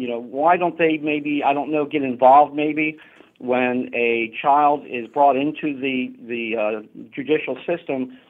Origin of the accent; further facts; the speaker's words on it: Baltimore, Maryland, United States; now in Jacksonville, United States; I grew up in Baltimore. I saw what happened, was very disturbed by it. I'm wondering, I grew up in the inner city